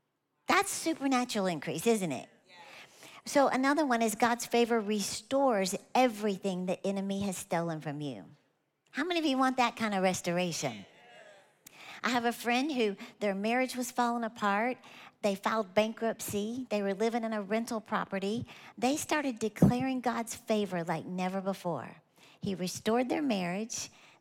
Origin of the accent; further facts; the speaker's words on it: Texas, United States; I'm from Texas, so this is just a regular pencil.